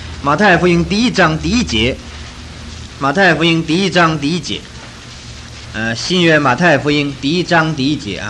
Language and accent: Chinese; China; 我们中国人讲如入宝山呢